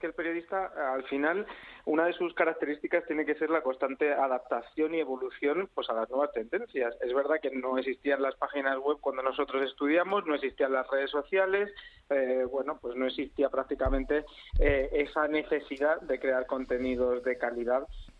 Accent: Almería, Andalusia, Spain; born there; en un periódico provincial, en mi provincia, yo nací en Almería, y en el periódico de Almería empecé en papel

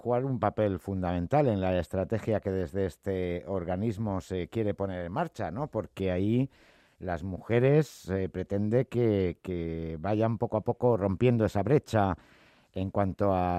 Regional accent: Madrid, Community of Madrid, Spain; soy madrileñas también

